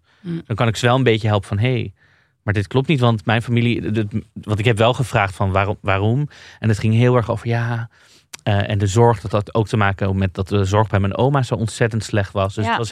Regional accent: Amsterdam, North Holland, Netherlands; Ik kom uit Amsterdam-Noord en dat is ook echt een PVV. Daar zijn echt volkswijken waar gewoon mensen nog PVV stemmen.

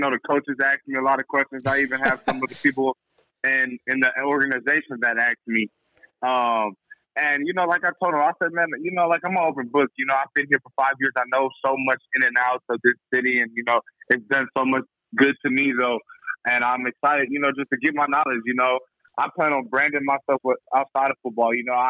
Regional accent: Oakland, California, United States; You know, I'm from the Bay Area, went to high school in Oakland.

